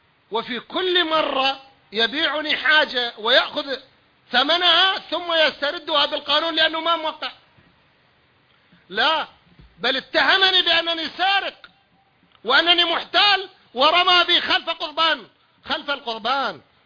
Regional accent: Iraq; أنا ابن العراق الجريح

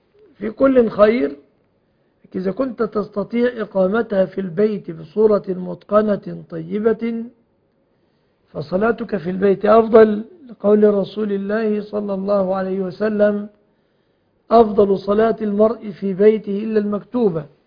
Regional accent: Egypt; عندنا في مصر

